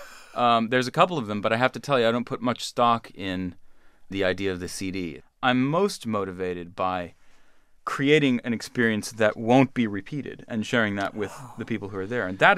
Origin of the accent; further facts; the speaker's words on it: Pennsylvania, United States; I was homeschooled, and growing up in Pennsylvania, I was never in church.